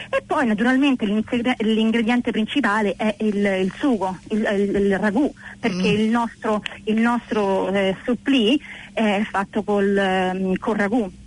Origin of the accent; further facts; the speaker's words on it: Rome, Lazio, Italy; io sono romana